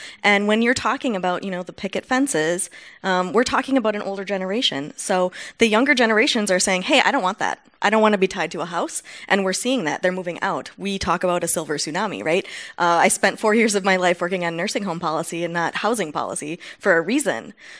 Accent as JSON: {"language": "English", "town": "Wausau", "region": "Wisconsin", "country": "United States", "said": "Well, so I come from Wausau, Wisconsin. It's population 40,000, right in the middle of a very rural area."}